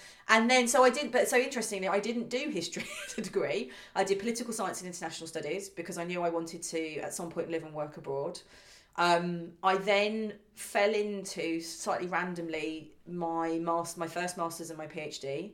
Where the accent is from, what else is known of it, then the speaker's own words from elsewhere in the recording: Hastings, South East England, United Kingdom; also born or lived in Bath; I grew up in Hastings, which I was born in Bath, but grew up in Hastings, and Hastings is just everywhere you look, there's history, everything about it.